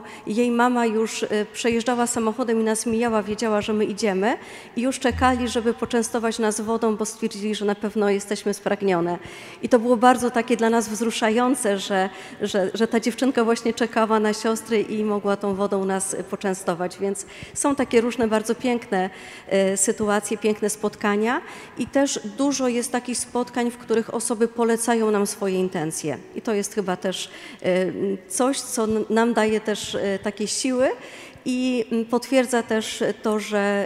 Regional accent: Pleszew, Greater Poland Voivodeship, Poland; born there; bo urodziłam się całkiem niedaleko stąd, w Pleszewie.

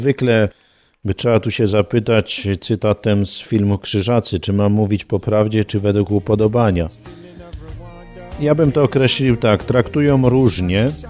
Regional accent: Ostrzeszów, Greater Poland Voivodeship, Poland; born there; Natomiast jeżeli chodzi tutaj konkretnie o Ostrzeszów, no to jest konkretnie miejsce, miasteczko, w którym się urodziłem, a pochodzę niedaleko stąd. Jest mój dom rodzinny

